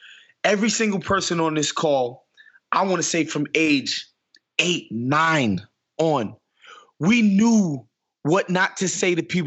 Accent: New York City, New York, United States; Like, I'm from New York City.

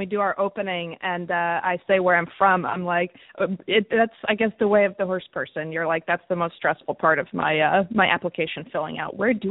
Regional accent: Bronxville, New York, United States; from Bronxville, New York

